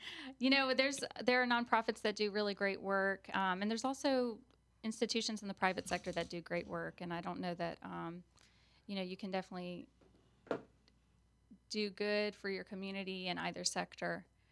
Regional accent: Baton Rouge, Louisiana, United States; So I just learned so much about my hometown that I hadn't known about, got connected with a lot of organizations that I'm still working closely with, including Together Baton Rouge and Dialogue on Race.

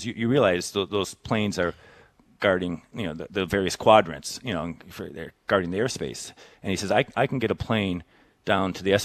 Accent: Midwest, United States; as a kid growing up in the Midwest, and you're told, if there's a tornado, you look for a ditch, look for low ground.

